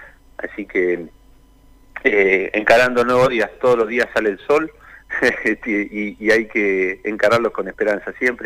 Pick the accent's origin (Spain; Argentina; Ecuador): Argentina; Neuquén; nosotros somos neuquinos